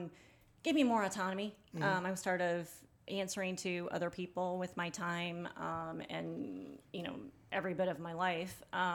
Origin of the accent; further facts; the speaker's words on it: Ohio, United States; moved away as an adult; She was born and raised in Ohio, so I am a born and bred Buckeye